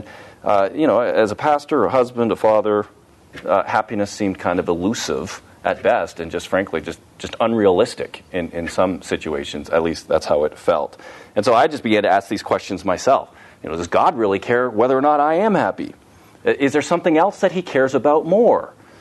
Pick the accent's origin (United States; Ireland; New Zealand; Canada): Canada; And number five, Canada, which makes me happy since I'm a Canadian citizen.